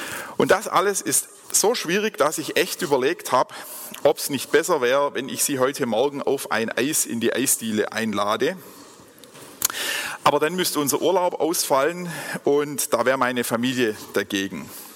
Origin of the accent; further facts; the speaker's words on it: Germany; wir als Deutsche besonders